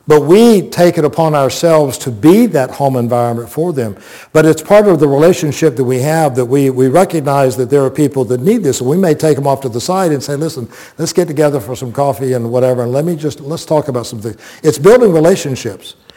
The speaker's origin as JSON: {"language": "English", "town": "Plant City", "region": "Florida", "country": "United States", "tie": "born or raised there", "said": "I grew up with mentors in Plant City."}